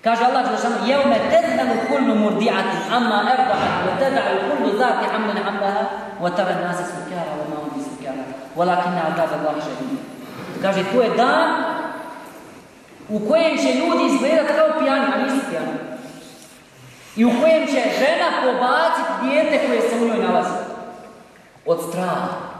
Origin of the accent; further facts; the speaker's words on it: Bosnia & Herzegovina; Kod nas u Bosni je to problem broj jedan.